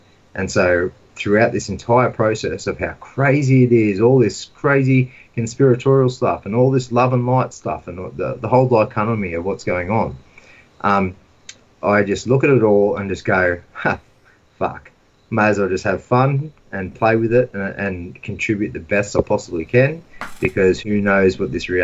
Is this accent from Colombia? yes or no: no; Australia; We are an Australian family, and we need to talk like that.